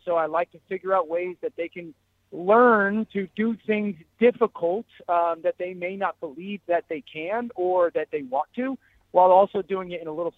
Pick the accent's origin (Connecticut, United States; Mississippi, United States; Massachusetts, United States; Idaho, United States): Connecticut, United States; the fact that I'm from Connecticut, my wife's from Philly, and we live up here